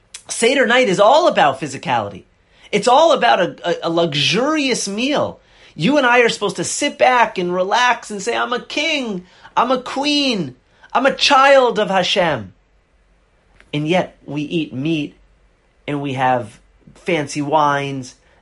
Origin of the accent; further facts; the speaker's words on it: Boston, Massachusetts, United States; As a child growing up in Boston, you were mesmerized by his work ethic, by his love for the game.